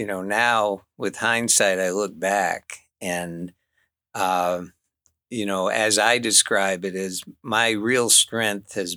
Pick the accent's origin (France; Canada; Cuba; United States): United States; Maine; moved away as an adult; now in Cordova, United States; I actually came up to Cordova, which is where I still live, in 1977. And I came from Maine, and I had never seen an actual glacier